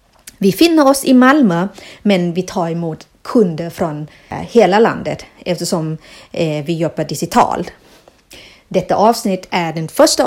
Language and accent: Swedish; Thailand; Swedish is a second language; moved away as an adult; now in Sweden; Jag är från Thailand och